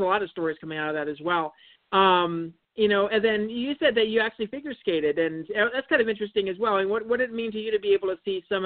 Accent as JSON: {"language": "English", "region": "Montana", "country": "United States", "tie": "born or raised there", "said": "I mean, I was in Montana at the time. I grew up in Montana"}